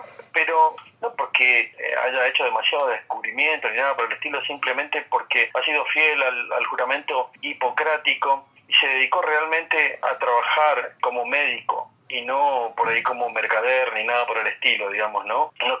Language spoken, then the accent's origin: Spanish; Las Lomitas, Formosa, Argentina; y tomó el tren ahí en mi pueblo, en Las Lomitas